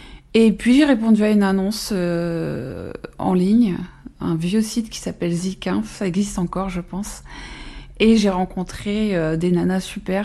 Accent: Hauts-de-France, France; born there; Je suis née dans le Nord, près de Valenciennes. J'ai 41 ans aujourd'hui.

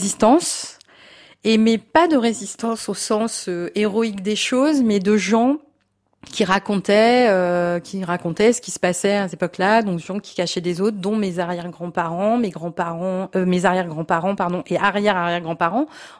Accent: Moulins, Auvergne-Rhône-Alpes, France; j'ai grandi dans le Bourbonnais, j'ai grandi à Moulins-sur-Allier

